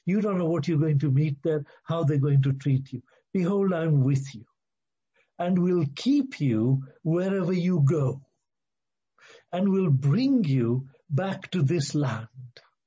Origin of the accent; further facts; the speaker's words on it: Clevedon, South West England, United Kingdom; I was born in Clevedon. All my family are in Clevedon. They're all Christians.